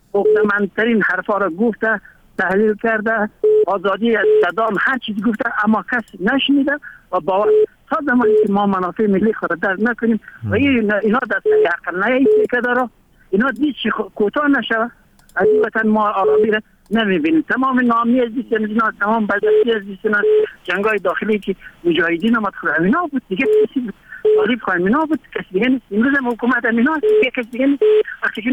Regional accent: Afghanistan; کلی ما افغان هستیم

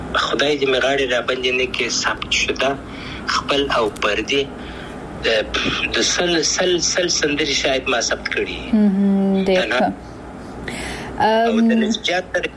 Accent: Afghanistan; زه افغان یم ان شاء الله بیا به افغانستان ته ولاړ سم

